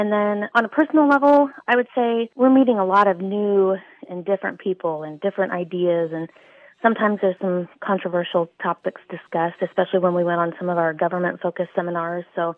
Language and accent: English; Bremen, Kansas, United States; I'm from Bremen, Kansas, but Hanover Hospital sponsored me for the program.